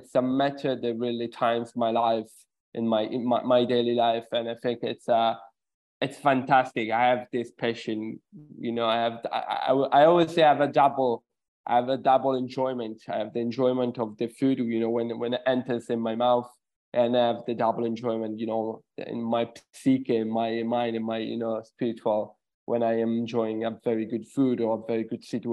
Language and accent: English; Sicily, Italy; English is a second language; I'm originally from Sicily, Italy. It's a beautiful place where food is a great part of culture.